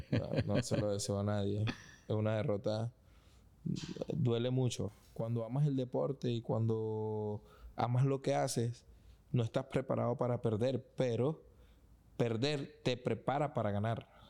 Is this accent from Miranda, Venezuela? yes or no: yes; Petare, Miranda, Venezuela; Soy un boxeador venezolano de Petare y un trotamundo.